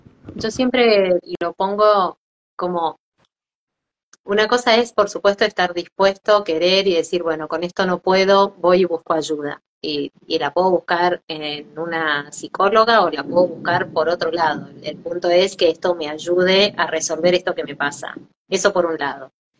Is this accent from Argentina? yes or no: yes; Mendoza, Argentina; eran muchísimas personas en un auditorio en Mendoza, de donde yo soy, en Argentina